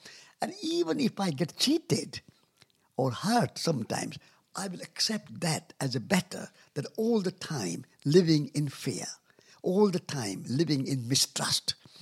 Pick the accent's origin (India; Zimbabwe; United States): India; And I went not as an Indian, but I went as a human being. Not as a Hindu, but as a human being.